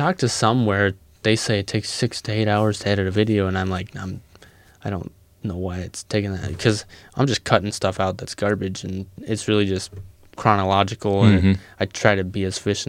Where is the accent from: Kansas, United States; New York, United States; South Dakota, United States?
South Dakota, United States; Mount Vernon; And so she's from Lamar's and I'm from Mount Vernon. I'd usually tell people Mitchell because more people know what Mitchell is.